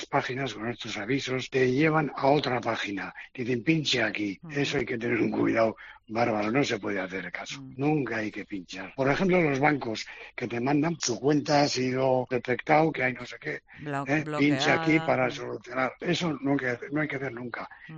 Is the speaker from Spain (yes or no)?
yes; Irun, Basque Country, Spain; aquí en Irún, que es de donde soy yo